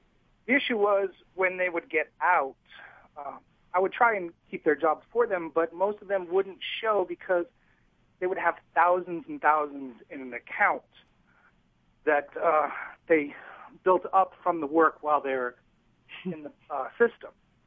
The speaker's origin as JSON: {"language": "English", "region": "Florida", "country": "United States", "moved": "yes", "lives_now": "Indianapolis, United States", "said": "I'm now living in Indianapolis, but I'm from Florida."}